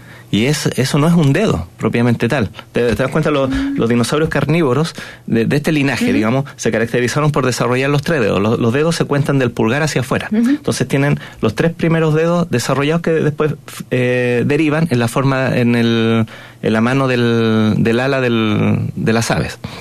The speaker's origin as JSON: {"language": "Spanish", "country": "Chile", "said": "nosotros como chilenos somos 50 y 50"}